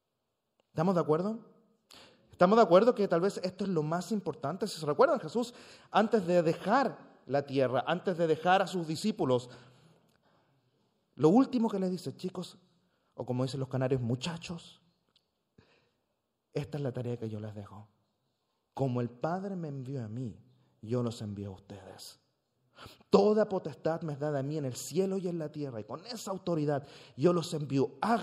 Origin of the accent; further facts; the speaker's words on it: Hamburg, Germany; venimos de Hamburgo y nos atrae mucho también la ciudad y la vida de ciudad